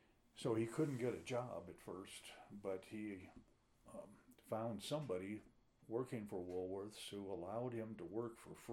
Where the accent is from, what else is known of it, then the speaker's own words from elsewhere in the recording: Cleveland Heights, Ohio, United States; born there; I can never remember whether I was born in Cleveland Heights, Ohio, or Shaker Heights, Ohio. I think we were living in Cleveland Heights, and next door is Shaker Heights.